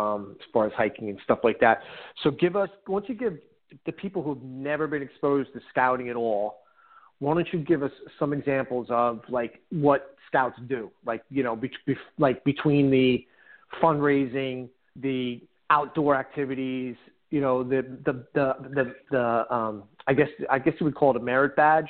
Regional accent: Jersey City, New Jersey, United States; I grew up in Jersey City and we were in Jersey City and we moved down to the Jersey Shore.

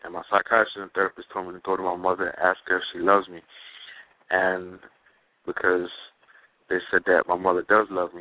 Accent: Jamaica; when I grew up in Jamaica

